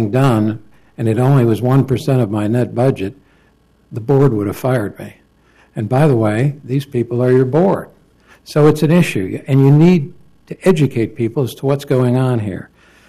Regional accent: Chicago, Illinois, United States; now in Portland, United States; Now, I grew up in Chicago, and I saw the same thing.

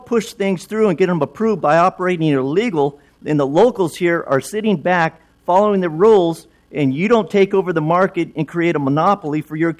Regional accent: Portland, United States; I'm from Portland. I've been living in Portland my whole life.

